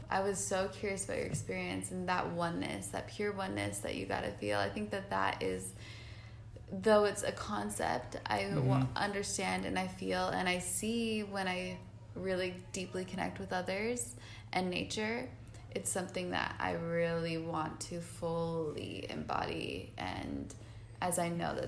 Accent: Utah, United States; because I grew up in Utah, and apparently, I mean, we have like our dinosaur

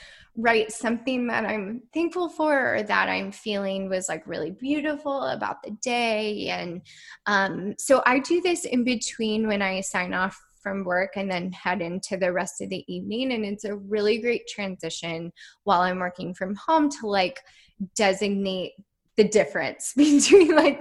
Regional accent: Midwest, United States; I grew up in the Midwest, and like, there was not a lot of literacy about like understanding that your body knew what it needed.

